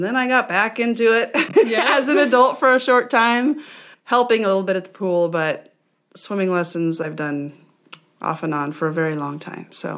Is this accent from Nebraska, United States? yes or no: yes; Grand Island, Nebraska, United States; also born or lived in Aurora; Well, I was born in Aurora. I grew up in Grand Island, and then we moved back to Aurora for my high school years.